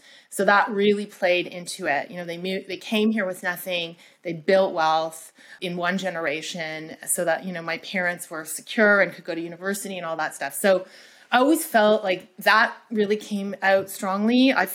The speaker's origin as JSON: {"language": "English", "town": "Toronto", "region": "Ontario", "country": "Canada", "said": "I am from Canada, by the way, from Toronto"}